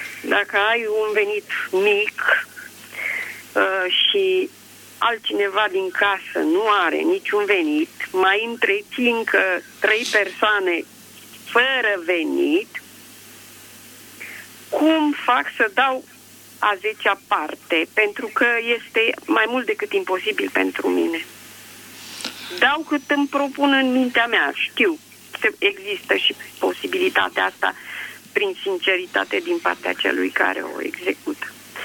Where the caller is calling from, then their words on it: Bucharest, Romania; Sunt din București.